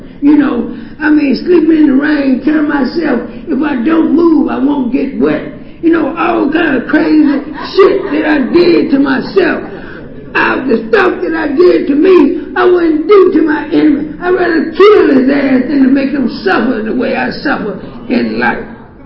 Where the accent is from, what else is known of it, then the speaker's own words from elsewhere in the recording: Florida, United States; now in Baltimore, United States; I'm originally from South Florida. I got cleaned up here in 2003, Baltimore area, and I consider Baltimore my home because my new life, my new beginning started there.